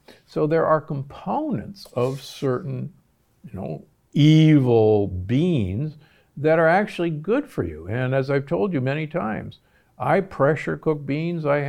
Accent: Omaha, Nebraska, United States; I grew up in Omaha, Nebraska

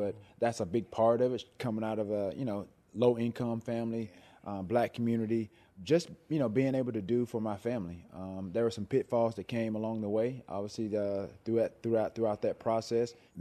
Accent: the South, United States; I mean, I definitely, like I said, growing up in the South, went to church every Sunday throughout the course of the week.

